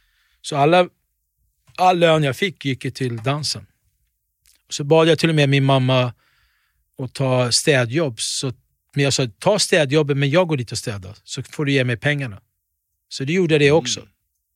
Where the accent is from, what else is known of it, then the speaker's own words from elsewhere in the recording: Tensta, Stockholm County, Sweden; Och jag kom dit alltså från Tensta.